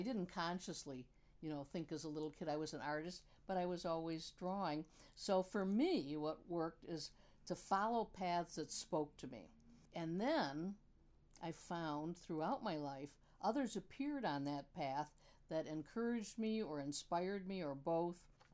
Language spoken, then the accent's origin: English; Wheatfield, New York, United States; back when I was a little kid growing up in Wheatfield, it was pretty rural, there were no central schools.